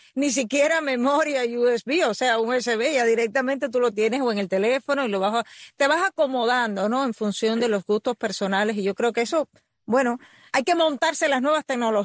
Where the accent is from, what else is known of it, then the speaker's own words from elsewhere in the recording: Sancti Spíritus, Cuba; la tierra del Espíritu Santo.